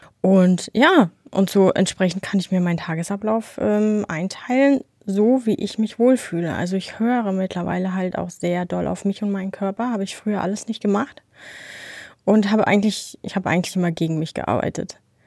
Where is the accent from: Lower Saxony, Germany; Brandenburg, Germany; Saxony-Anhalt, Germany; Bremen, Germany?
Brandenburg, Germany; Und bin dann auch wieder in meine Heimat gezogen. Ich bin ja ein Brandenburger Kind in der Nähe vom Spreewald